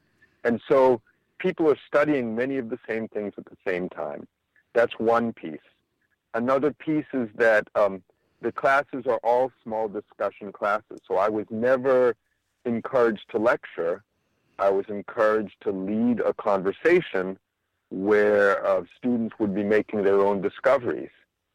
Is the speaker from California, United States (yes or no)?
no; Boston, Massachusetts, United States; I was born in Boston.